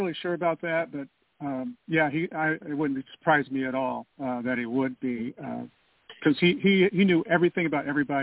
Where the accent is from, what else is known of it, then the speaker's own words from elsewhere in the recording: California, United States; It's so corrupt in California. That's my home state, by the way.